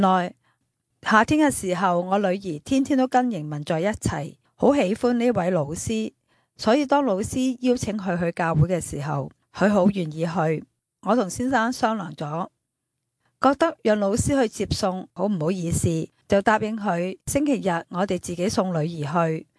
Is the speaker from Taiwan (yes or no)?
no; China; 顺服的概念是我们从大陆来的女人从来没有过的